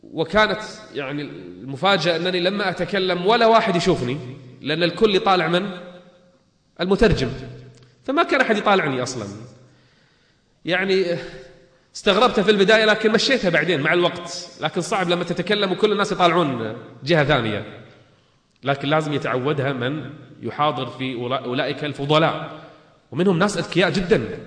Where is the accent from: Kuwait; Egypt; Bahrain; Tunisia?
Kuwait; نادي جميل عندنا بالكويت فقط للصم والبكم